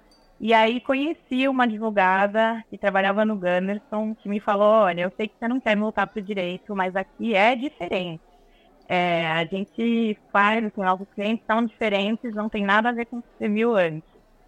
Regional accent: São Paulo, Brazil; Eu sou paulistana, me formei aqui em São Paulo, em Direito.

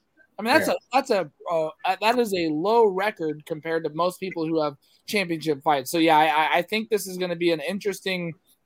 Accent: Houston, Texas, United States; But because I was in front of my hometown in Houston, I freaked out.

